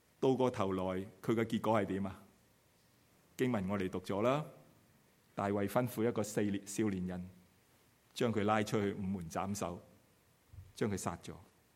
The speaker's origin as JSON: {"language": "Chinese", "country": "China", "said": "刚才我们讲到我们中国人很多的习俗"}